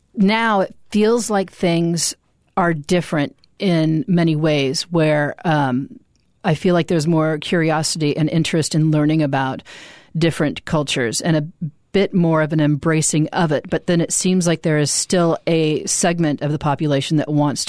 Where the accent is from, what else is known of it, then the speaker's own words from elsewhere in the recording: Midwest, United States; But I was raised also in the Midwest.